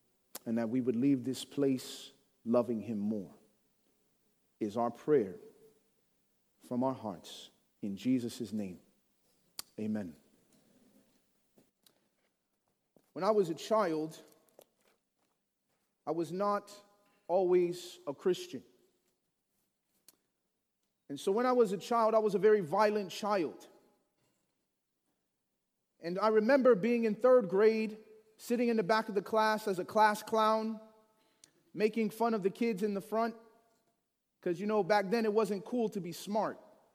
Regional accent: Chicago, Illinois, United States; born or raised there

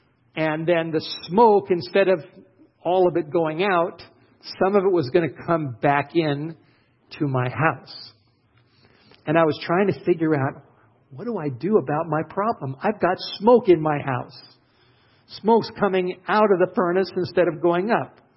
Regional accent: Los Angeles, California, United States; now in Idaho, United States; I'm a city boy. I grew up in Los Angeles, and we didn't burn wood as I was growing up.

